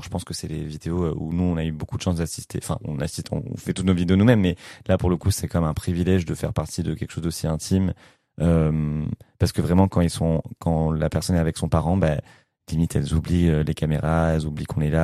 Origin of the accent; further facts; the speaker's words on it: France; moi je suis français